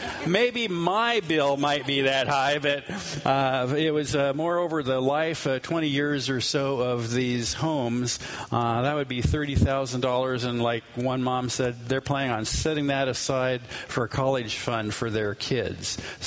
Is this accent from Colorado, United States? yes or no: no; Atascadero, California, United States; I remember having that as myself growing up in Atascadero, building the home I grew up in with my dad